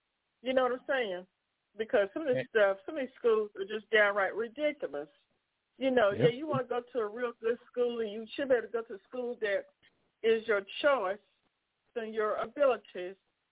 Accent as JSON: {"language": "English", "country": "United States", "said": "I'm glad to be an American and someone of in as a Black American."}